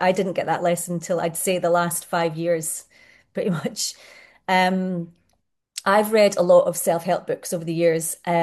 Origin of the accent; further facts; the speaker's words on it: Scotland, United Kingdom; I grew up in Scotland, and we know what the drinking culture is in Scotland.